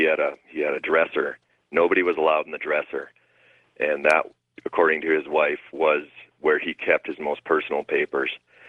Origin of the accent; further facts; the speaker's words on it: Minnesota, United States; I was familiar with that case because I'm from Minnesota originally